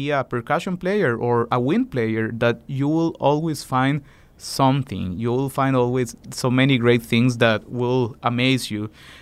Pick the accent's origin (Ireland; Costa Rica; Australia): Costa Rica; very, very similar to the community in which I grew up in Costa Rica